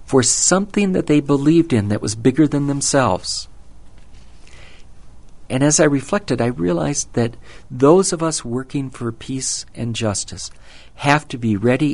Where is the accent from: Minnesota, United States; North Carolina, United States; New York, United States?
Minnesota, United States; Interpositioning was happened in my home state of Minnesota about a decade ago